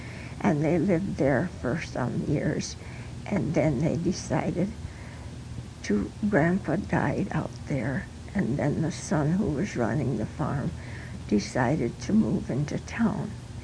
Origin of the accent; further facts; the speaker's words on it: New Richland, United States; born there; I was born right here in Richland.